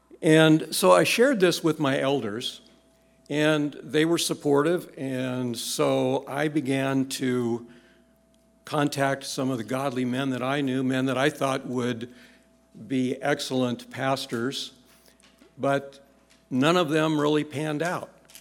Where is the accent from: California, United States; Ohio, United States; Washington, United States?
California, United States; San Diego; I'm from San Diego, and Kansas is Kansas.